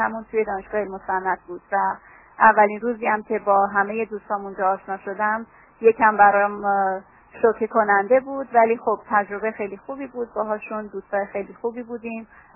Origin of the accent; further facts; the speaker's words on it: Tehran, Tehran Province, Iran; now in Providence, United States; در تهران متولد شدم و تحصیلاتم رو تا مقطع فوق لیسانس در تهران انجام دادم و الانم دارم تحصیلات دوره دکترام رو در دانشگاه براون در پراویدنس ادامه میدم.